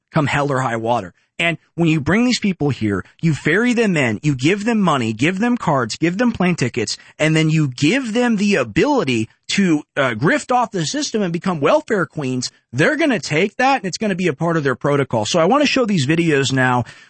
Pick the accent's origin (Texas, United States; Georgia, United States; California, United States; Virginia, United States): Texas, United States; And I'm from Texas, right? My family, right? They were given land by Mexico almost 300 years ago.